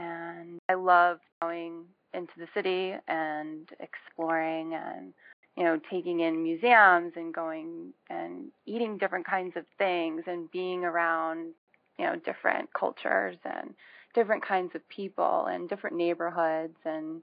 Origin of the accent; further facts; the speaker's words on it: New York, United States; And so I guess that's formed my younger years of growing up out on Long Island and with a close-knit family out there